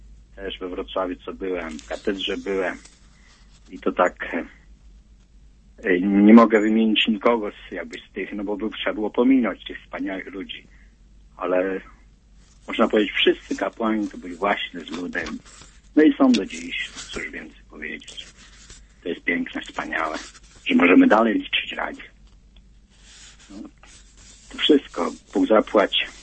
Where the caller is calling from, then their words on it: Vienna, Austria; Więc ja w ogóle … z Wiednia.